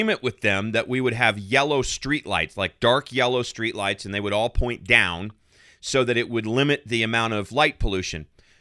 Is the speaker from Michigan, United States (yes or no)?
no; Arizona, United States; I grew up in Arizona. My parents were missionaries on the American Indian field. So I grew up about as in the middle of nowhere as you can possibly get. Like Arizona desert